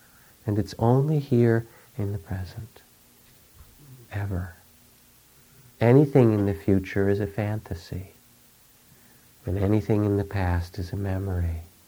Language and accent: English; Massachusetts, United States; There were the blue laws where I grew up in Massachusetts.